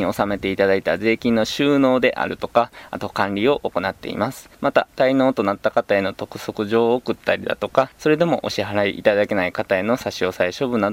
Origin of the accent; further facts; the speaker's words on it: Wakayama, Japan; 僕自身も和歌山市で生まれ育って、和歌山市のために働きたいなと思って市役所に入りました。